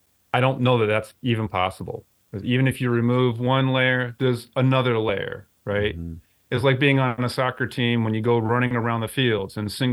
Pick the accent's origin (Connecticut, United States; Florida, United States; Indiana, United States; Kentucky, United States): Connecticut, United States; Avon; In a small town in Connecticut called Avon.